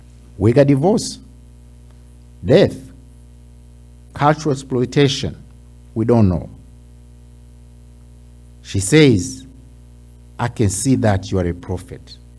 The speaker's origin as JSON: {"language": "English", "country": "Tanzania", "second_language": "English", "said": "I come from Tanzania, that's in Africa."}